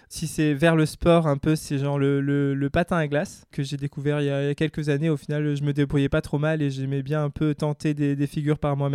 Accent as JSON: {"language": "French", "town": "Grenoble", "region": "Auvergne-Rhône-Alpes", "country": "France", "said": "Je suis grenoblois, je viens des montagnes, on va dire, dans la Chartreuse, juste au-dessus de Grenoble."}